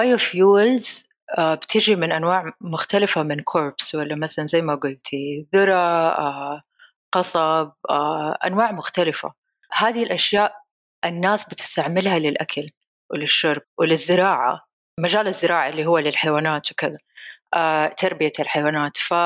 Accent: Saudi Arabia; إحنا عندنا في السعودية دائما أفكر نفسي

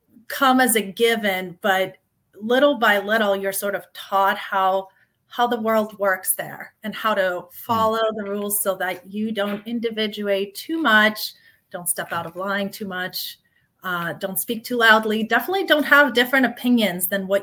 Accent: Odesa, Odesa Oblast, Ukraine; Well, the first thing I want to tell you is I was born in a beautiful city. It's called Odessa, Ukraine. It is a port city.

